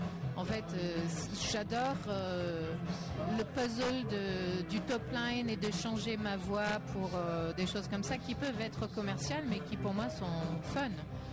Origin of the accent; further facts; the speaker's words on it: United States; je suis américaine